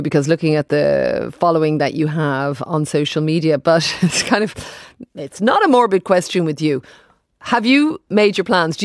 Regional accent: Ireland; I mean, I'm Irish, which I think we have a different tradition perhaps to the UK when it comes to speaking about death.

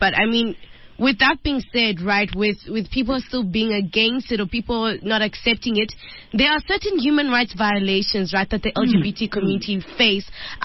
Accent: Zambia; so I come from Zambia, and homosexuality is actually illegal as well.

